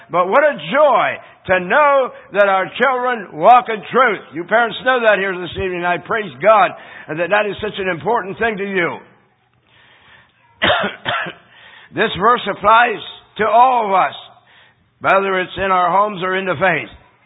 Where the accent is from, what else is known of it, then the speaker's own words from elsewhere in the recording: Pennsylvania, United States; I don't know if it was only where I grew up in Pennsylvania, or if Bible schools weren't that prevalent yet